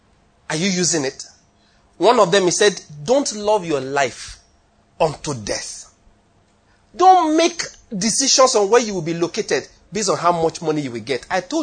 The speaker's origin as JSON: {"language": "English", "region": "Ondo", "country": "Nigeria", "tie": "born there", "lives_now": "Lagos, Nigeria", "said": "Because I was born in Ondo State."}